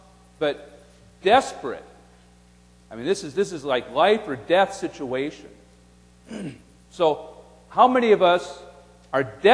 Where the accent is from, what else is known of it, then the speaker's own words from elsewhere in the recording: Madison, Wisconsin, United States; also born or lived in California; I'm from Madison, Wisconsin. And probably you all would know where that is, right? Now, I used to be from California until recently.